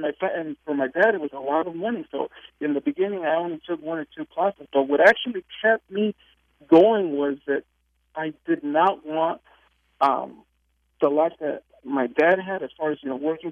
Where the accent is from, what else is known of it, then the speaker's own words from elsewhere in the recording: Anaheim, California, United States; also born or lived in Mexico / Hawaii; I was born in Mexico, and then my family moved to Hawaii, and then from Hawaii, we came over here to the United States, and I believe I was three. So the whole time I had been living in Anaheim, California